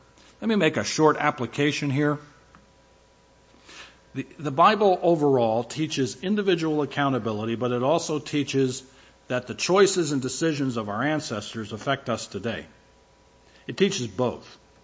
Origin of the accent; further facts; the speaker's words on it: Northeast, United States; I come from the Northeast.